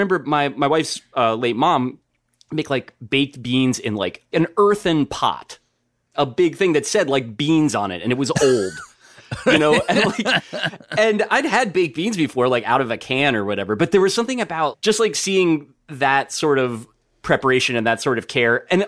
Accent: New Jersey, United States; You know, like growing up in New Jersey, we had our stuff. I mean, there's like Taylor ham or whatever, and like the local products.

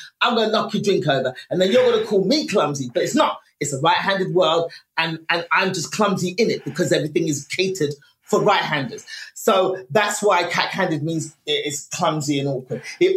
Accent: Nigeria; and as a Nigerian, because my family's African, I was born left-handed.

